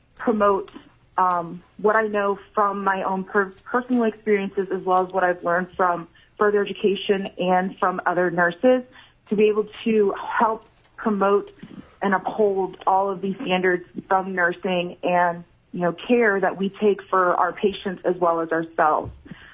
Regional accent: Magnolia, Delaware, United States; now in Alaska, United States; I'm originally from Magnolia, Delaware, and graduated from Delaware Technical Community College in 2001.

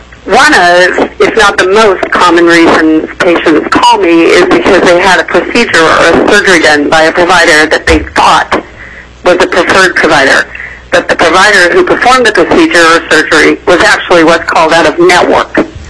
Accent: Fairbanks, Alaska, United States; born there; I was born in Fairbanks in 1958.

